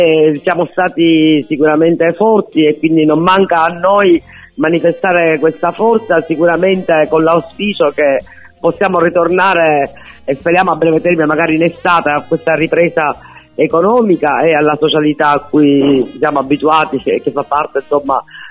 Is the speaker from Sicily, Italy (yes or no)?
yes; Sicily, Italy; noi poi da siciliani che siamo molto diciamo sociali come persone